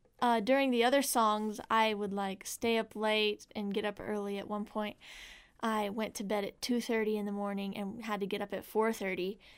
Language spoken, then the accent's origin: English; Las Vegas, Nevada, United States; born there; also born or lived in Crawford, Colorado; I was born in Las Vegas, Nevada, and I lived there for 7 years, but I was always growing up a cowgirl. I mean, we would visit this property in Crawford, Colorado, all the time